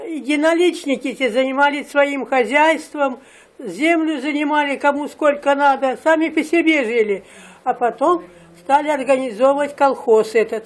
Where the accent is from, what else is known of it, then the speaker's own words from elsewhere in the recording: Krutaya, Kemerovo Oblast, Russia; Поселок Крутая, Усталинский сельский совет, Кузидейский район. Я там родилась. Я оттуда замуж вышла и все время там прожила.